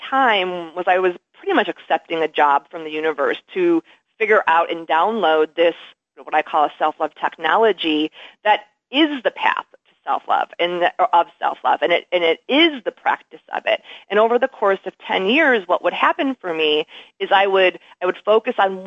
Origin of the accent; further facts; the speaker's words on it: Midwest, United States; because I'm from the Midwest as well